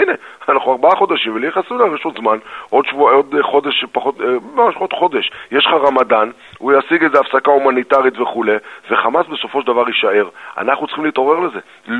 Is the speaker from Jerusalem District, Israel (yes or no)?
yes; Jerusalem, Jerusalem District, Israel; born there; אתם יודעים שאני נולדתי בשנת 70 בירושלים